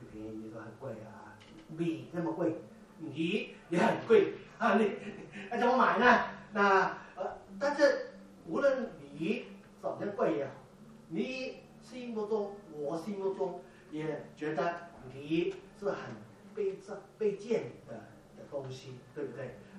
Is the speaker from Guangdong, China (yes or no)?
yes; Foshan, Guangdong, China; 我老家是佛山啊，你们中间可能也有佛山人